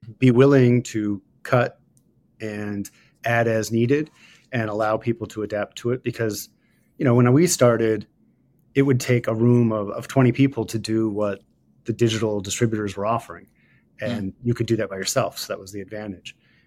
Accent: Ohio, United States; But my first music interest started with just being a kid growing up in Ohio, kind of middle class, divorced parents, latchkey kid.

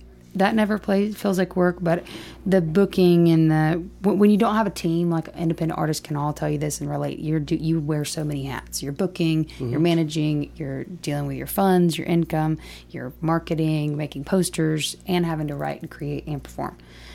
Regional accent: Rosemark, Tennessee, United States; I'm from a little town called Rosemark, Tennessee. It's in northern Shelby County. It's about 30 minutes north of the actual city limits of Memphis, or like downtown Memphis. Grew up there, lived there pretty much my whole life.

